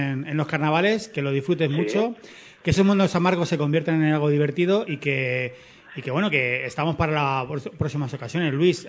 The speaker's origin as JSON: {"language": "Spanish", "town": "Leganés", "region": "Community of Madrid", "country": "Spain", "said": "los que estamos aquí también somos de Leganés y vecinos de Leganés, ¿eh?"}